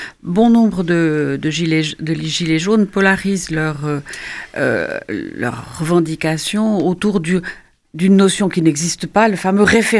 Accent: Switzerland; c'est lié à mon pays d'origine, la Suisse

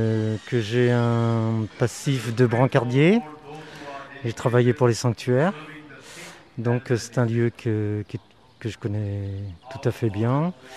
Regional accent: Hendaye, Nouvelle-Aquitaine, France; also born or lived in Lourdes; Je viens de la ville d'Andaye, sur la côte basque. Et je suis venu passer la journée ici à Lourdes, au sanctuaire, que je connais très bien, puisque j'ai vécu 7 années à Lourdes

